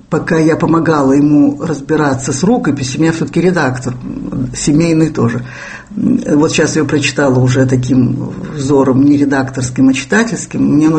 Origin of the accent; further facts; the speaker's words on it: Russia; У меня французский паспорт. Ну, конечно, ну, я русская, естественно.